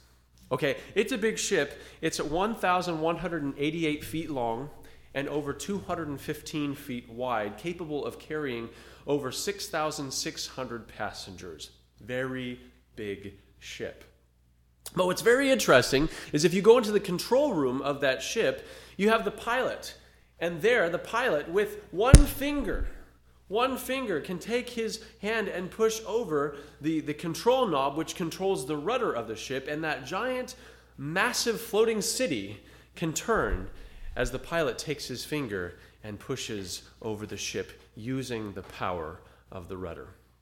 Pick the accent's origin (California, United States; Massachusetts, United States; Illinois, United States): California, United States; my hometown is a half hour from where the Carr fire was, the C-A-R-R, the Carr fire